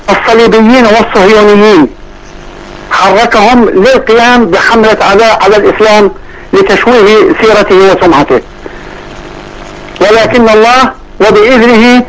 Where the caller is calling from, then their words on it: Cairo, Cairo Governorate, Egypt; من القاهرة.